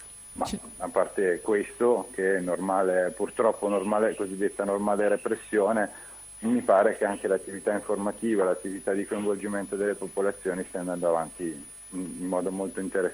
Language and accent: Italian; Turin, Piedmont, Italy; now in Genoa, Italy; anche prima che io arrivassi a Genova, perché io sono torinese